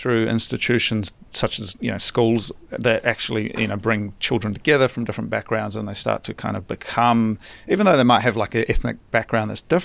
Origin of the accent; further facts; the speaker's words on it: New Zealand; I'm from New Zealand originally